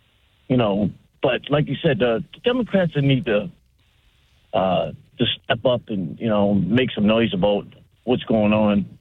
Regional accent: United States; I'm an American. I love my country. I fought for my country.

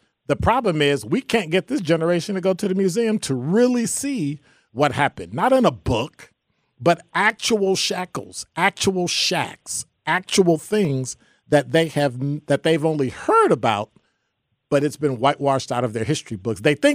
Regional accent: Chicago, Illinois, United States; I'm from the Ickies, 2330 South State Street.

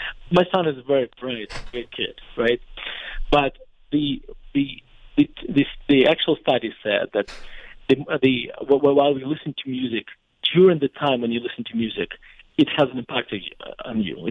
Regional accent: Russia; Well, when I was growing up in Russia, being Jewish was basically nationality, because in Soviet Russia, religions were outlawed, and so.

